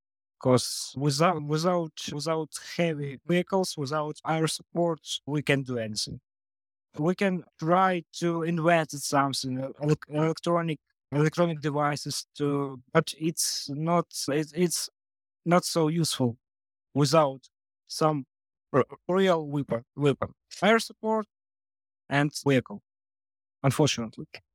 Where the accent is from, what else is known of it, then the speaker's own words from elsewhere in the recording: Kyiv, Ukraine; English is a second language; As I said before, I am from Kyiv. I lived in Kyiv region. Something like 30 kilometers from Bucha, Russians not came into my village, but there was near.